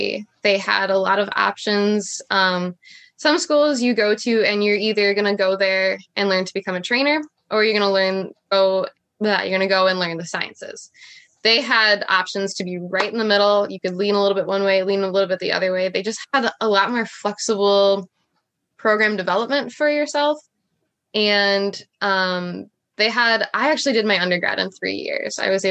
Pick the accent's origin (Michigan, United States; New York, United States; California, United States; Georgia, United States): Michigan, United States; which sounds counterintuitive to say it because I'm from Michigan, but I still went away for undergrad